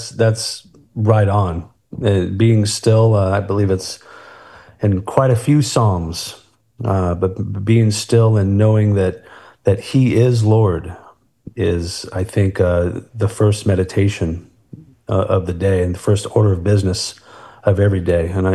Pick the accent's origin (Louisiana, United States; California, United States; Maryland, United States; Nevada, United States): California, United States; Yeah, so I moved around mainly California my whole life. I was born in the Central Coast, Vandenberg Air Force Base. California, where they're shooting off all those SpaceX rockets.